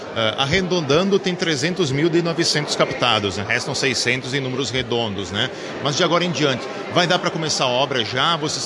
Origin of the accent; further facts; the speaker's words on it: Carlos Barbosa, Rio Grande do Sul, Brazil; nós somos de Carlos Barbosa e na região